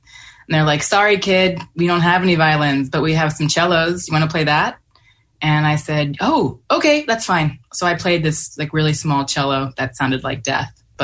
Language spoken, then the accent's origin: English; Austin, Texas, United States; So I grew up in Austin, the University of Texas String Project, has this great affordable string project for youth.